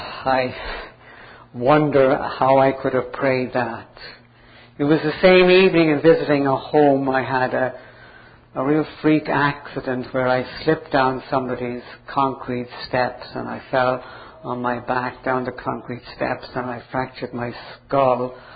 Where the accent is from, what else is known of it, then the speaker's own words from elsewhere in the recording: Dublin, Leinster, Ireland; I grew up in Dublin, Ireland, so I spoke correct English.